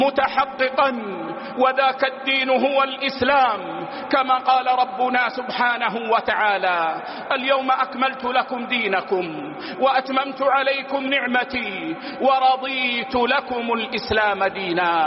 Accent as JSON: {"language": "Arabic", "country": "Saudi Arabia", "said": "وإن بلادنا المملكة العربية السعودية"}